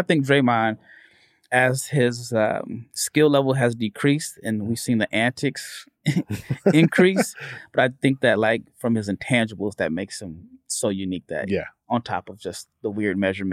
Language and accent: English; Omaha, Nebraska, United States; You know, I'm from Omaha, born and raised, and, you know, Creighton fans are still a little bit bitter of him leaving.